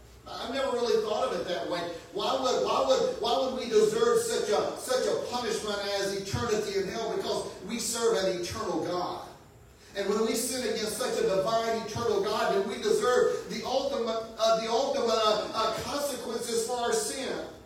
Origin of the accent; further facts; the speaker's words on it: White House, Texas, United States; We had a gentleman in our church when I was growing up in White House, Texas, that his family was involved in church